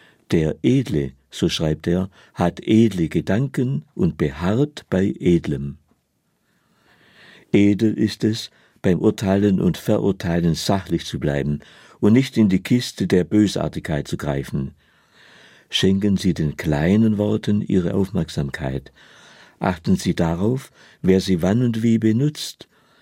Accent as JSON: {"language": "German", "region": "Baden-Württemberg", "country": "Germany", "said": "Und damit meine ich als Schwabe nicht in erster Linie den Mostkopf"}